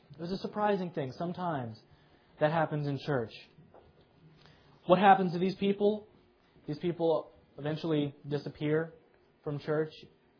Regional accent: Kansas, United States; Again, I'm from Kansas, so I'm not somebody who has ever owned a vineyard.

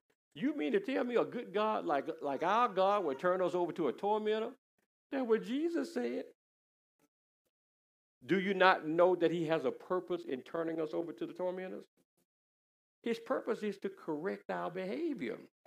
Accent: Collegeville, United States; I'm from Collegeville, and I probably shouldn't have said that, but I'm from Collegeville

